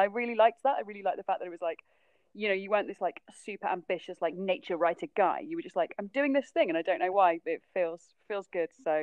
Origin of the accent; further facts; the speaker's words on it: South West England, United Kingdom; I'd always been into swimming growing up in Cornwall and stuff